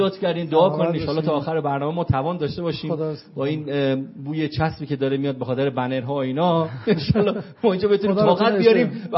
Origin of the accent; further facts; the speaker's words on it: Qom, Iran; وقتی میفهمن از قم هستیم